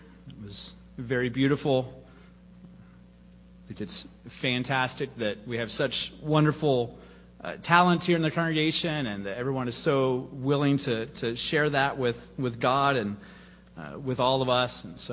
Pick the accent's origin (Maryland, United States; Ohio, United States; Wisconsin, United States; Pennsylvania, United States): Ohio, United States; Cincinnati; I grew up in Cincinnati. The football team there was the Cincinnati Bengals, and they had a Bengal tiger as their mascot.